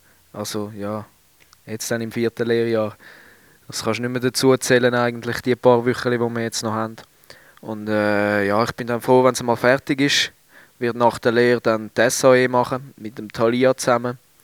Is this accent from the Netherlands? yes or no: no; Switzerland; Ja, also ich bin eigentlich waschechter Schweizer soweit. Mal muss man sagen, Eidgenosse.